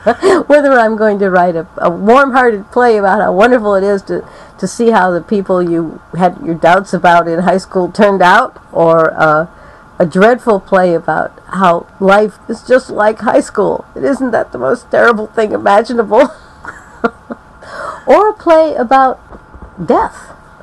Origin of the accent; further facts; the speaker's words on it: Toledo, Ohio, United States; I'm going to go to my hometown of Toledo, Ohio to visit my best friend in high school